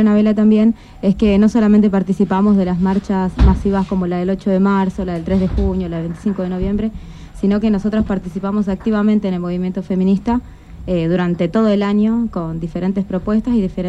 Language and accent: Spanish; Tierra del Fuego, Argentina; Soy fueguina, también soy mamá